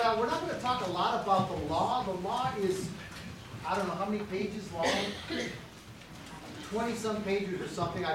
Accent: Mesa, Arizona, United States; I'm Mesa, born and raised in Mesa, Arizona.

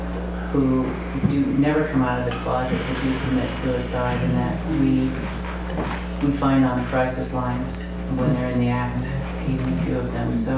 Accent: Arlington, Washington, United States; I'm from Arlington, Washington.

